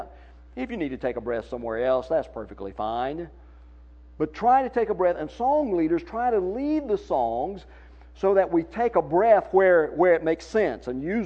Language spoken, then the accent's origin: English; United States; accent: southern; And me, with my southern accent, I don't have much to talk about with this.